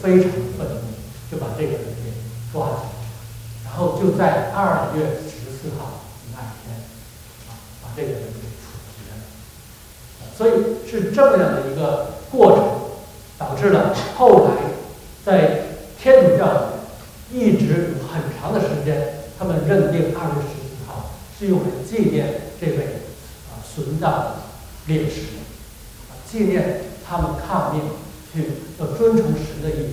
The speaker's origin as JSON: {"language": "Chinese", "country": "China", "said": "情人节我们中国人叫情人节啊"}